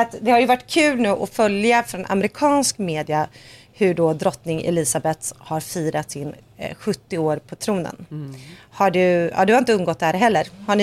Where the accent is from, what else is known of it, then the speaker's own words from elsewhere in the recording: Sweden; now in Los Angeles, United States; Och hemma i Sverige idag är det Sveriges nationaldag.